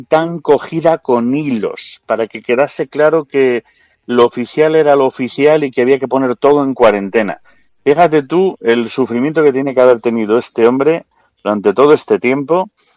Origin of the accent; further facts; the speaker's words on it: Spain; y como somos los españoles, que a mí me encantan los españoles, a mí me parece que somos un pueblo fantástico